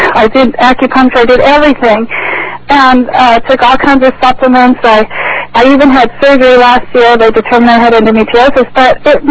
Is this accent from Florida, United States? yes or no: no; Costa Mesa, California, United States; Well, I'm from Costa Mesa, California, and I used to work in offices